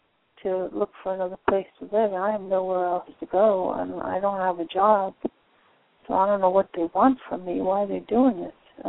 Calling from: Florida, United States; from Florida.

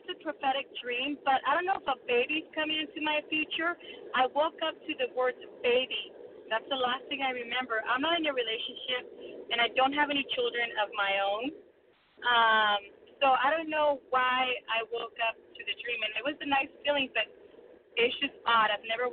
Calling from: California, United States; I'm calling from California.

